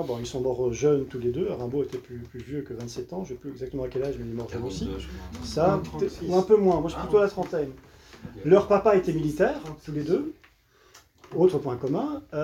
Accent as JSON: {"language": "French", "region": "Wallonia", "country": "Belgium", "said": "Verlaine a été en prison à Mons, pas très loin de chez moi en Belgique."}